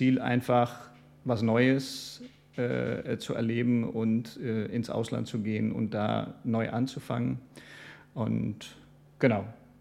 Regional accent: Istanbul, Turkey; also born or lived in Berlin, Germany; Ich bin gebürtiger Berliner, und bin dann aber zurück nach Istanbul

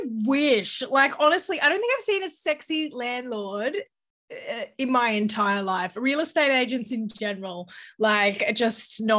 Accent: Australia; I am Australian, if you can't tell from my voice.

